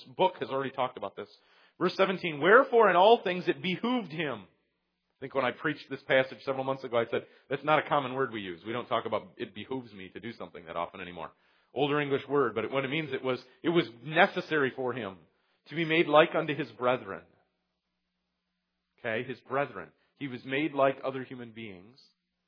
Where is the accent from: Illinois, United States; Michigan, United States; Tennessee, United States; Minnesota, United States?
Michigan, United States; I grew up near Detroit, so I can't brag a whole lot.